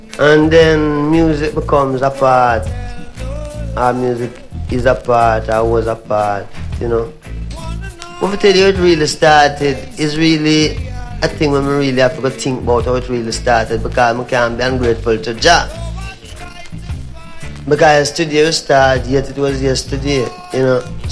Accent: Jamaica; Well, being Jamaican. Well, here it's going on, Neville. Being Jamaican. I don't say being Jamaican, you know. I see myself as a Rasta, being Rasta.

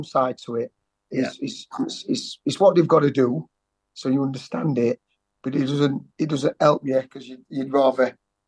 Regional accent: Sheffield, Yorkshire and the Humber, United Kingdom; and I'm from Sheffield, so I thought, something's got to help me.

